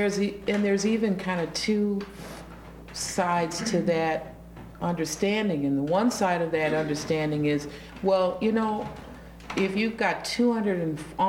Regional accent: Illinois, United States; In Illinois, there was a recent lawsuit against the Holiday Inn in my hometown that doesn't have a great history of race relations

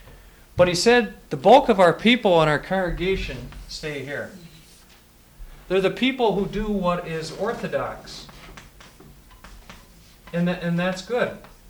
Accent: Midwest, United States; You know, I come from the Midwest, and it's really still a neat experience to be out here out west.

